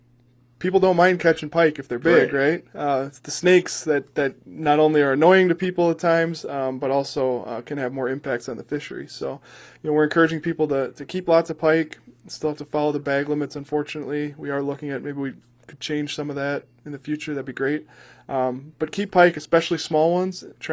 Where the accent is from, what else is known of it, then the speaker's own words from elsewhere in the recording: United States; Now, I grew up down in Chippewa County, and yeah.